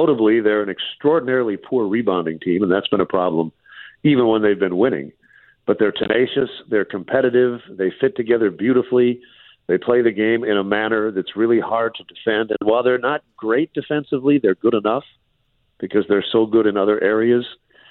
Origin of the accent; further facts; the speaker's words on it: Minneapolis, Minnesota, United States; when I was growing up in Minneapolis, you know, you could hear it at night.